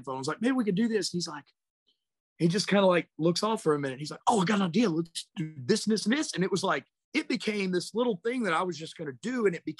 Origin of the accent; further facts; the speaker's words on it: Harrison, Arkansas, United States; And so to have Jimmy in my corner in my hometown, in my favorite place to wrestle, you know, Harrison, Arkansas, Mid-States Wrestling